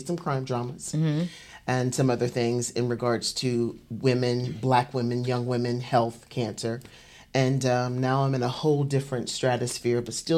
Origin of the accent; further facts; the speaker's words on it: Augusta, Georgia, United States; now in Atlanta, United States; Well, I'm from Augusta, Georgia. And I hopscotched across the globe from the Southeast to the Midwest and back to the Southeast, landing here in Atlanta.